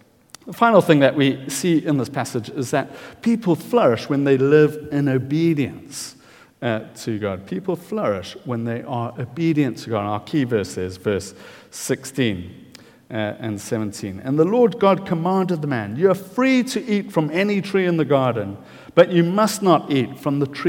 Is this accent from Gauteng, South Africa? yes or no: no; KwaZulu-Natal, South Africa; Growing up in Natal, you've got wonderful trees.